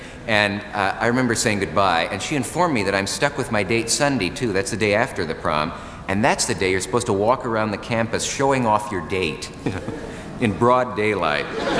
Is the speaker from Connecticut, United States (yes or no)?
no; Nebraska, United States; I always hasten to add when people hear that about me, that I come from Nebraska.